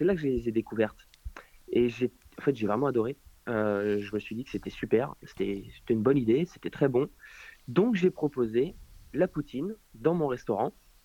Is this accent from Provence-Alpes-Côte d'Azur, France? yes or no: yes; Aix-en-Provence, Provence-Alpes-Côte d'Azur, France; now in Lyon, France; Alors, pas très très loin de Marseille, en fait, même plus Aix-en-Provence.